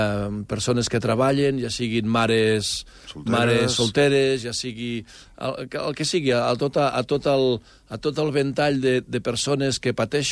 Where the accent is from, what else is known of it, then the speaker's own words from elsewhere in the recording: Andorra; A mi em fa por, jo com a andorrà, això em fa por, eh?